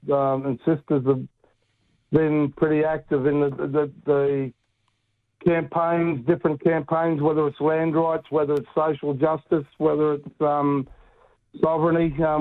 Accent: Queensland, Australia; I'm a Cooma man. I'm from Cullamulla, out near Cullamulla, St. George, and Bree Warriner. But I grew up in the Nala, and been a member of the Brisbane Black community, you know, most of my, all my life

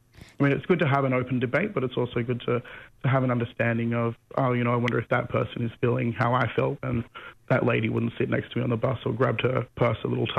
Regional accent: Condobolin, New South Wales, Australia; It being a small country town, you know, I repressed a lot of my sexuality growing up

